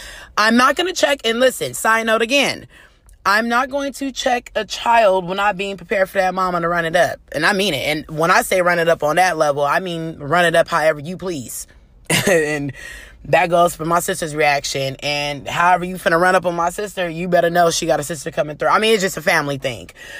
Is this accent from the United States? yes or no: yes; Oakland, California, United States; I'm from Oakland. So, of course, I love the Warriors